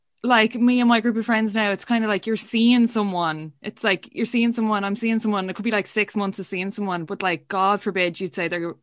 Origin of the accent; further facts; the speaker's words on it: Wexford, Leinster, Ireland; now in Dublin, Ireland; I'm Wexford.